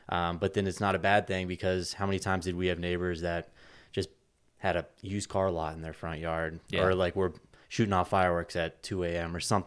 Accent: Florida, United States; Obviously, I'm from Florida. They're not big down there.

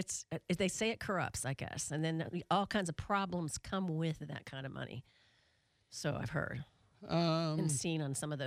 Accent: United States; But I'm so American with my college football and my NFL

